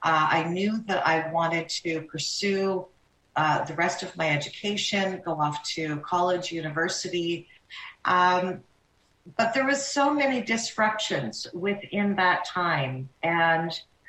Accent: Toronto, Ontario, Canada; so many of the people that I grew up in Toronto with didn't have that opportunity.

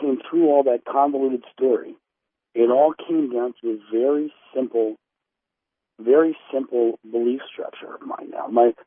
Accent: Rehoboth Beach, Delaware, United States; Oh, I'm originally from Rehoboth Beach, Delaware, so I know a lot of that area.

